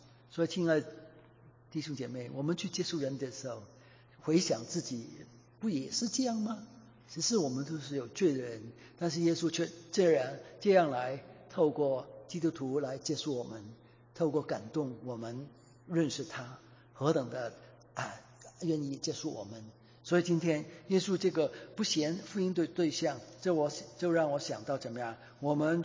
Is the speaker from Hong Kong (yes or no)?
yes; Hong Kong; 我们香港人都是这样的啦